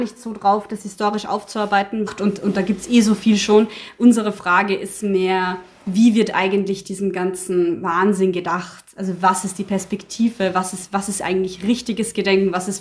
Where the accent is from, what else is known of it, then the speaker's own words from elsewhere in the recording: Salzburg, Austria; Ich bin in Salzburg aufgewachsen.